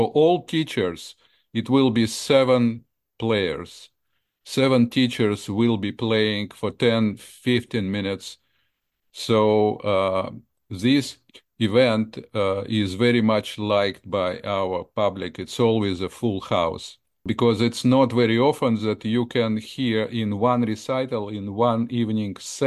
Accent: Russia; English is a second language; now in United States; I was born and trained in Russia, which is now not the nicest place to be. And I left Russia at 1987 and lived happily ever after for 37 years here in the United States.

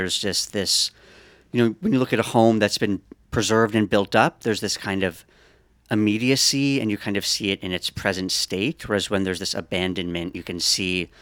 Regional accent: Brooklyn, New York, United States; now in Newburgh, United States; So I grew up in Brooklyn and I moved to Newburgh in the Hudson Valley about 4 years ago.

